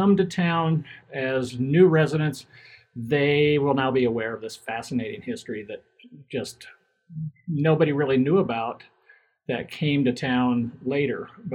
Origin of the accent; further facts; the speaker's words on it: New Castle, Colorado, United States; And so growing up in Newcastle, there is a kind of a burned scar on the Hogback Mountains right beside the town.